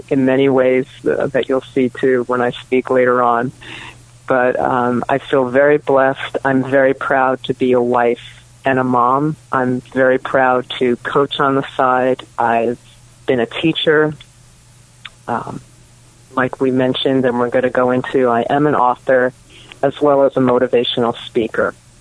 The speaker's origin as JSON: {"language": "English", "town": "Fort Lee", "region": "New Jersey", "country": "United States", "lives_now": "Huntington Beach, United States", "said": "I'm originally from Fort Lee, New Jersey, and went to school there and then college in Florida. Met my husband and ended up in beautiful Huntington Beach, California."}